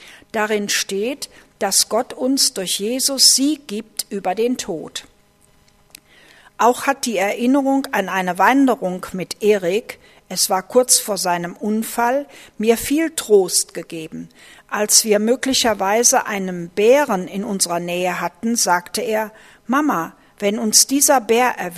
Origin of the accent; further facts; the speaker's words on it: Canada; also born or lived in Germany; Ich bin in Deutschland geboren und als kleines Kind mit meiner Familie nach Kanada gezogen.